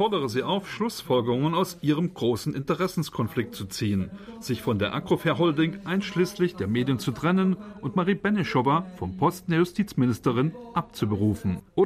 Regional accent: Hodonín, South Moravian Region, Czechia; Ich komme aus Hodonín, der Geburtsstadt des ersten tschechoslowakischen Präsidenten Masaryk.

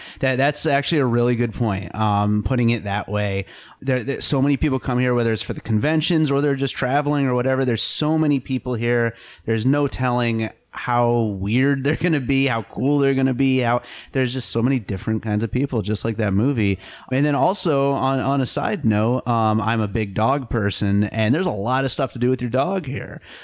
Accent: Pennsylvania, United States; also born or lived in New York; before I moved here, I was born in New York, grew up in Pennsylvania.

